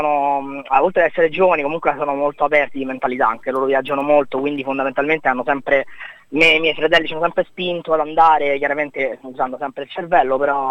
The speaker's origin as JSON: {"language": "Italian", "town": "Rome", "region": "Lazio", "country": "Italy", "moved": "as an adult", "lives_now": "Australia", "said": "vengo da Roma, ho 33 anni, 34 fra pochi giorni"}